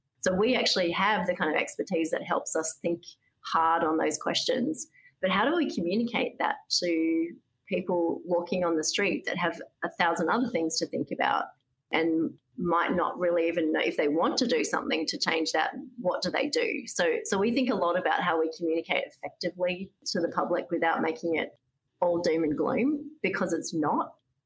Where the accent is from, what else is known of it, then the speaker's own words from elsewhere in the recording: Australia; coincidentally as a person working in that institution, not as an Australian travelling over, it was really special.